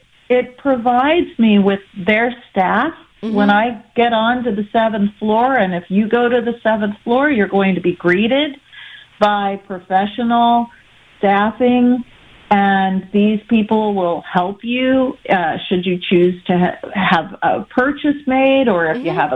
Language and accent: English; Midwest, United States; People, yeah, I mean, I'm from the Midwest, so I mean, I'm aware of artwork in mm-hmm. all of these places that I've lived